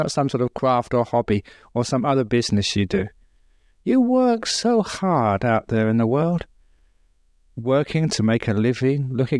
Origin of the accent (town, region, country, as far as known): London, United Kingdom; born or raised there